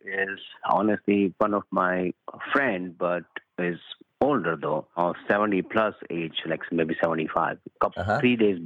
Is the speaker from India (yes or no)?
yes; India; Yes, I was born and raised in India.